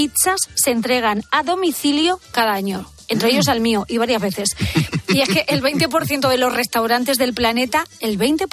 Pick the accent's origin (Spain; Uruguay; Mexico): Spain; Tomelloso, Castilla-La Mancha; y en mi tierra, en Tomelloso